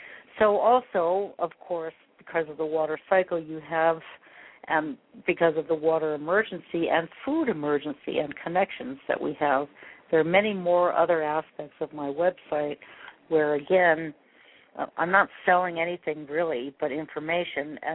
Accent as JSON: {"language": "English", "country": "United States", "said": "But I refuse anymore to be caught just because I'm an American in my job."}